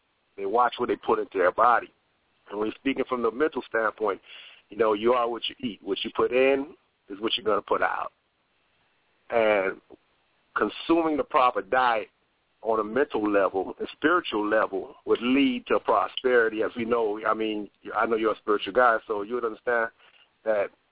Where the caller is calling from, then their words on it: Miami, Florida, United States; I'm calling from Miami, Florida.